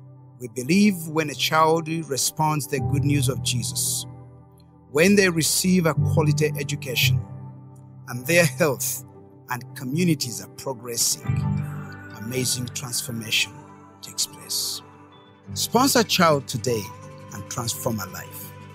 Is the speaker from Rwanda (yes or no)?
yes; Rwanda; to go back to Rwanda one day and start a ministry in that country.